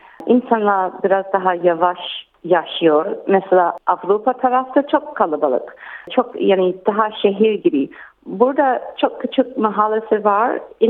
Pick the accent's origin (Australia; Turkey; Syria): Australia; Sydney, New South Wales; Turkish is a second language; Sydney'de. Sydney'de bir mahalle, yani Northbridge.